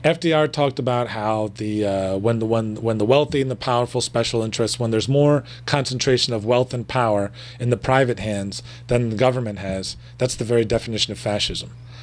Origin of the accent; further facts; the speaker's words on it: New York, United States; I come from Northern Dutchess County.